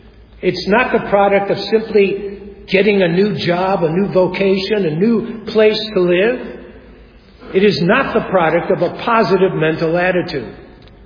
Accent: Chicago, Illinois, United States; We were raised in Chicago.

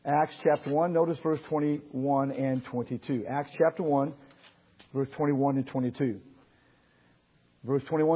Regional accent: Secaucus, Missouri, United States; I'm, 57 years old. I'm married. I have 4 kids, 8 grandkids. I grew up in Secaucus, Missouri.

